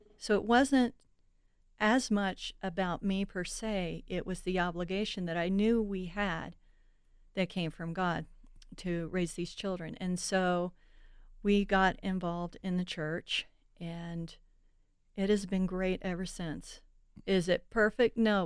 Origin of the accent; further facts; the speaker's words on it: Florida, United States; Well, I'm originally from Florida. If you can believe it, if you look outside today.